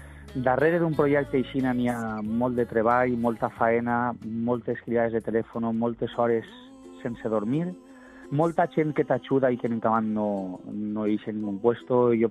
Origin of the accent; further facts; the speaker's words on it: Valencian Community, Spain; Què més mos faria més il·lusió a nosaltres com a valencians que un derbi valencià